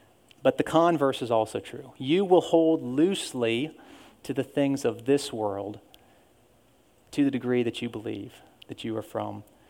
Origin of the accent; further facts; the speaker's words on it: Pennsylvania, United States; now in South Carolina, United States; I grew up in Pennsylvania, and I came to South Carolina about 10 years ago now.